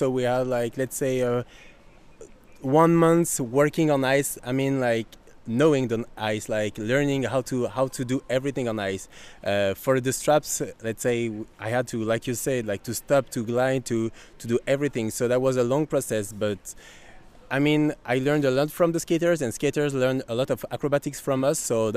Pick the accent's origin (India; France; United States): France; English is a second language; I'm from France